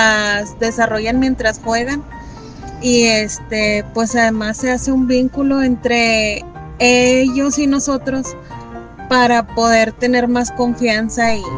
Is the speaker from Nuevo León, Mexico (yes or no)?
yes; García, Nuevo León, Mexico; soy de Misión San Juan en García